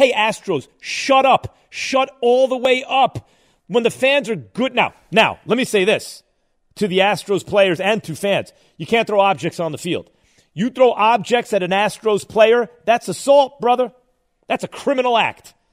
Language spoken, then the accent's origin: English; New York City, New York, United States; I grew up downtown in Greenwich Village, so I give you some burn.